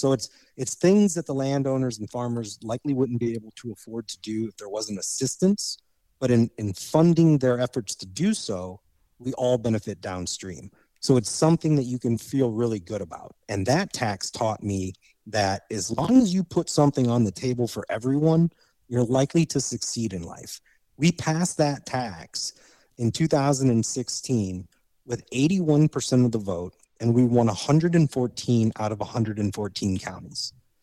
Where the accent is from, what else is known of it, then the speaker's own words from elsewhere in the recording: Indiana, United States; because I grew up in Indiana. I worked for the DNR.